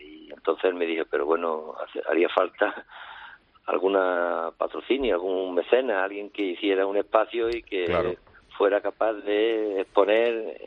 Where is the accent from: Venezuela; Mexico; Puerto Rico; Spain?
Spain; Mollina, Andalusia; Pues mi pueblo está cerca de Antequera, es de la comarca Antequera, que ahora está muy con el patrimonio de la UNESCO de los Dólmenes, el Caminito del Rey